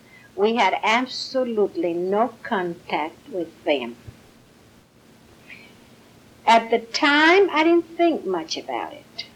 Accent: Falfurrias, Texas, United States; I was born in Falfurrias, Brooks County, Texas. And I was reared there, went to school until I was full grown.

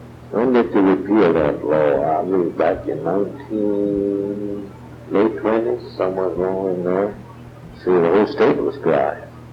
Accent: Farmdale, Texas, United States; And I came from Farmdale, Texas, Milam County. That's close to Rockville.

